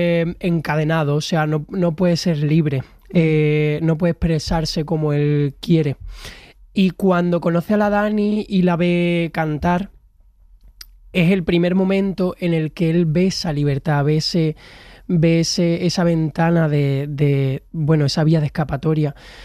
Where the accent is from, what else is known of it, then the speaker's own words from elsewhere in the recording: Huelva, Andalusia, Spain; porque soy de Huelva y allí lo más típico son las fresas